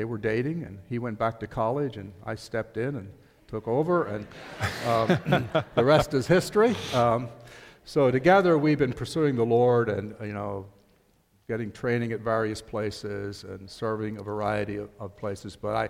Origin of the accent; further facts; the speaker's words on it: Ephrata, Pennsylvania, United States; So anyway, we live in Akron, Pennsylvania, just north of Ephrata. I grew up in the Ephrata area.